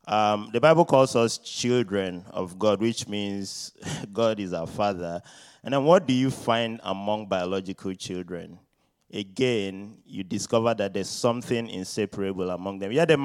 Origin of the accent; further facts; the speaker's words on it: Nigeria; And so I grew up in Nigeria, and it's a very different setting.